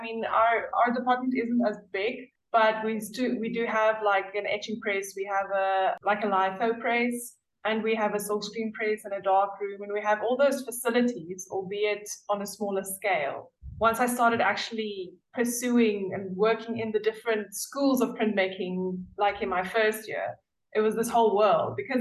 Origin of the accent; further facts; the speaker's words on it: Kimberley, Northern Cape, South Africa; I grew up in Kimberley in the Northern Cape, which is not very, but it's quite a small town